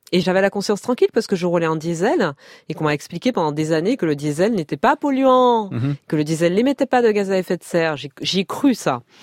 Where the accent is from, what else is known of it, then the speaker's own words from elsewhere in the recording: Martinique, France; J'ai grandi en Martinique, donc j'ai été insulaire.